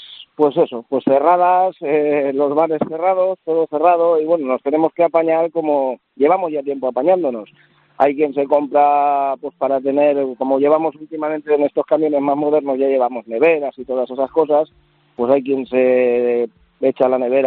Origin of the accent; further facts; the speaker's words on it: Valencia, Valencian Community, Spain; A Valencia, yo soy de Valencia.